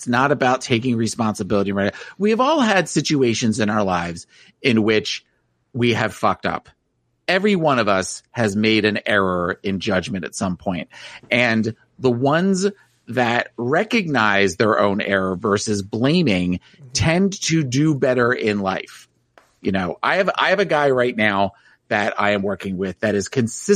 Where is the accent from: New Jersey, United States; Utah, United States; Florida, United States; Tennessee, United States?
New Jersey, United States; Because she was a Miss New Jersey and I was from New Jersey.